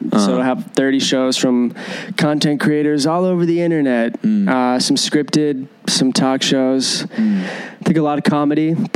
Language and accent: English; Massachusetts, United States; Yeah, I'm from Massachusetts.